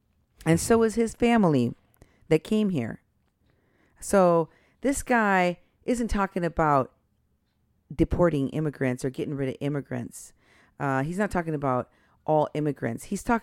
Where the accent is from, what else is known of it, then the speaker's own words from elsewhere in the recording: Iowa, United States; a Trump event in Iowa. That's my home state.